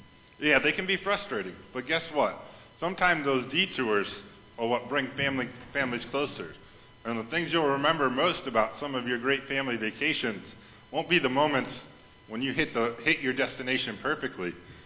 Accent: Watertown, Wisconsin, United States; moved away as an adult; It is 872 miles from Bethlehem, Pennsylvania, to my hometown, Watertown, Wisconsin.

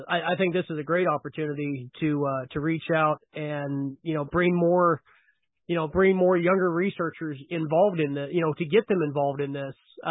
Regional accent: Olathe, Kansas, United States; Olathe, Kansas, my hometown.

